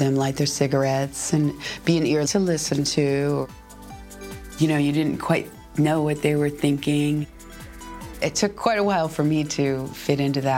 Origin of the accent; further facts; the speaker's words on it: Los Angeles, California, United States; I grew up in Los Angeles, California. My parents raised me kind of unconventionally.